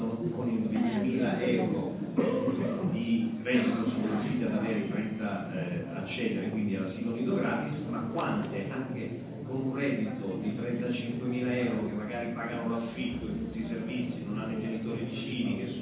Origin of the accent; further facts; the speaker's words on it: Abruzzo, Italy; moved away as an adult; io mi ritengo uno di loro, sono venuto qui, sono abruzzese, sono venuto qui a studiare, ho iniziato a lavorare